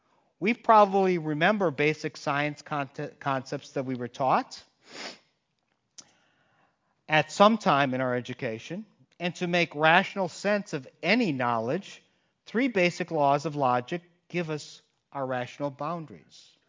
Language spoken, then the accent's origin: English; Germany; accent: German; English is a second language; I get to say that with my German accent. It could make me actually sound smarter than I am.